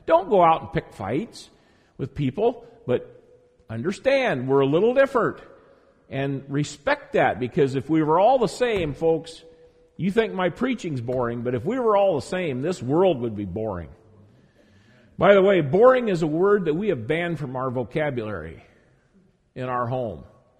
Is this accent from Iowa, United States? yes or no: yes; Moscow, Iowa, United States; people like me from Moscow, Iowa. You know, that's my home turf. I joked with someone this week that when I was talking about that, I said, you know, I'm from Moscow. They said, oh, Moscow, Russia?